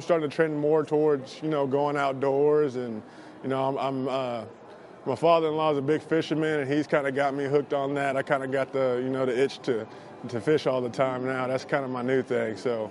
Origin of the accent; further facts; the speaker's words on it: Columbus, Texas, United States; born there; I was born in Columbus, Texas. It's a small town in Texas. A little town. I was the only child growing up.